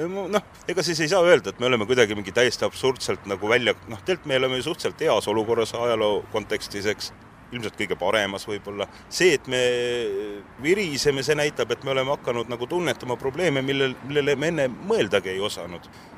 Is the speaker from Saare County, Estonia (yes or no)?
no; Tallinn, Harju County, Estonia; now in Haapsalu, Estonia; ma olen ju Tallinnast pärit, töötasin Tallinnas pikalt ja kui ma Haapsallu elama tulin